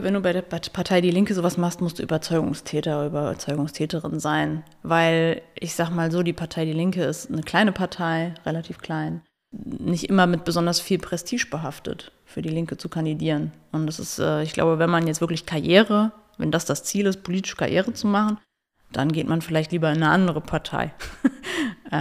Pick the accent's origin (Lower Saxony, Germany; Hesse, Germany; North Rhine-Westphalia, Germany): Hesse, Germany; Grünberg; Ja, wie gesagt, ich komme aus Grünberg, da habe ich meine Kindheit verbracht, bin da aufgewachsen, bin in Licht geboren und da in Mittelhessen